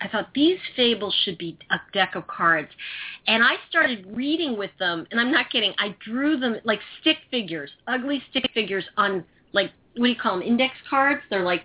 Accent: New York City, New York, United States; my father was an actor, so I grew up in New York City theater kind of background

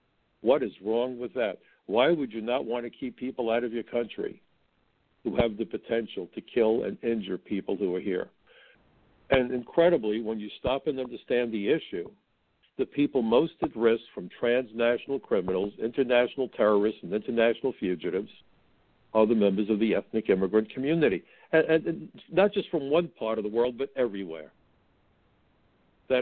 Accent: the North, United States; I never understood it, but, you know, I'm from the North.

